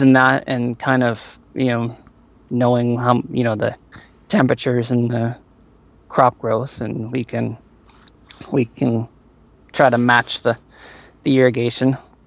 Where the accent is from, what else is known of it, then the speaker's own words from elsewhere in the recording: Ontario, Canada; like I grew up in Ontario, like in southern Ontario